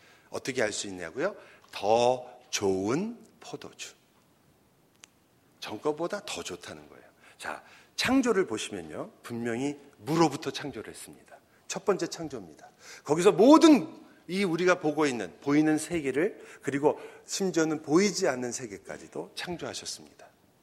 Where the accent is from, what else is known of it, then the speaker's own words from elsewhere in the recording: United States; Korean is a second language; 제가 미국에서 왔다는 걸 증명하기 위해서